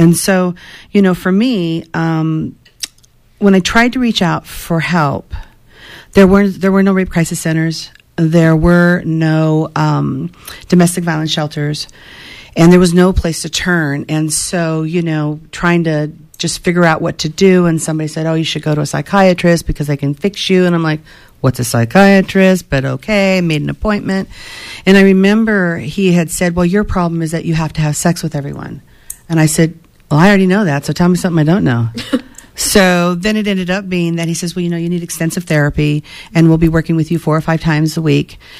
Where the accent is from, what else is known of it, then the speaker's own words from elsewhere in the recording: Alaska, United States; born there; I'm a Territorian, because I was born in Alaska before it was admitted into the Union